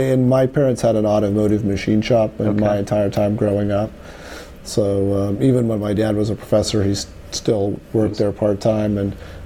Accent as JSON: {"language": "English", "town": "Riverside", "region": "California", "country": "United States", "tie": "born or raised there", "also_born_or_lived": "East Los Angeles", "said": "We didn't live there for long. We stayed there, I think we were about 5 years old when we moved out of East L.A. Mm-hmm. And moved to Riverside, California."}